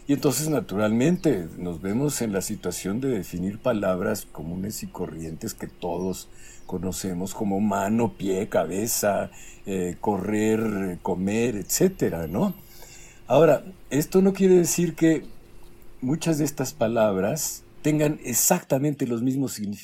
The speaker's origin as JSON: {"language": "Spanish", "country": "Mexico", "said": "Estaba yo esperando a comprar unos timbres, dicho como mexicano, sellos, dicho como español."}